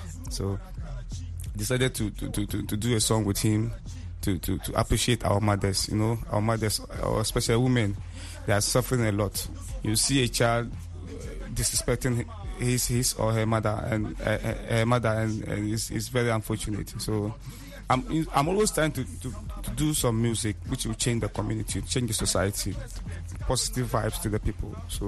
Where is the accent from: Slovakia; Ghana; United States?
Ghana; Tamale, Northern Region; Yes, I was born and raised in Tamale, Zogbele to be precise. I'm a rapper, so I do hip life music. I rap in Dagbani and English.